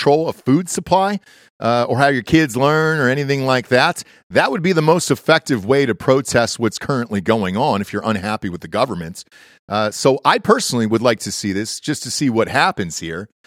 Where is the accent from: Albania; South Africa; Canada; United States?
United States; Atlanta, Georgia; also born or lived in Los Angeles; And I grew up in Atlanta, lived in L.A. forever, but the traffic in D.C. is on another fucking level.